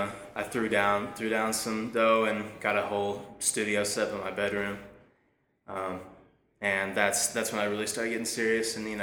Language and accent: English; Austin, Texas, United States; Yeah, I'm from Austin originally. It's my hometown.